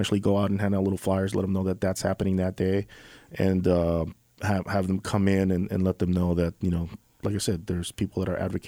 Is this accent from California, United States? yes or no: yes; Los Angeles, California, United States; And I come from Los Angeles, so in L.A. we have a big problem with homelessness.